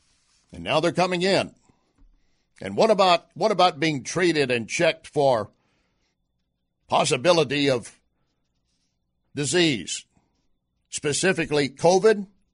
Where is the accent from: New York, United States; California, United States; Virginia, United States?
New York, United States; You know, I'm a New Yorker. I can do everything.